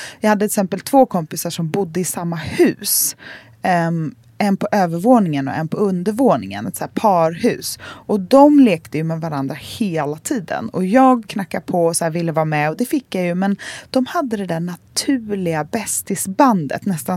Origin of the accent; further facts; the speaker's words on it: Gothenburg, Västra Götaland County, Sweden; jag är från Göteborg, någon som vill leka.